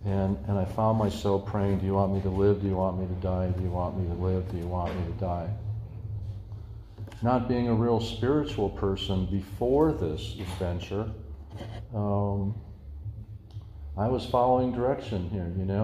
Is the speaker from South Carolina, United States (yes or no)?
no; Wisconsin, United States; I was raised in Wisconsin, Lutheran church, and we had that kind of stuff.